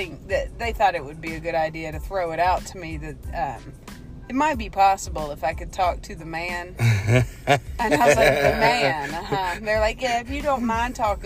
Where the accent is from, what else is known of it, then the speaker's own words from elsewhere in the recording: the South, United States; I'm not limping. I'm just Southern.